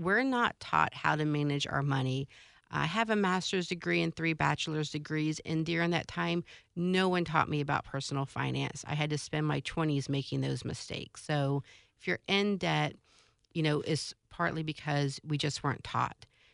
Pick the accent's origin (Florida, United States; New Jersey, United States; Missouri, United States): Florida, United States; Jacksonville; Well, I'm a Jacksonville native, so I grew up. This is my hometown.